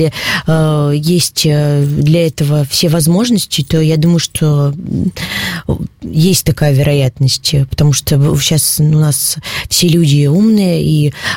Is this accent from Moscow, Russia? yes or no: no; Perm, Perm Krai, Russia; я сама родилась в Перми, училась здесь в школе, и у меня здесь живет семья, близкие люди, друзья, приятели.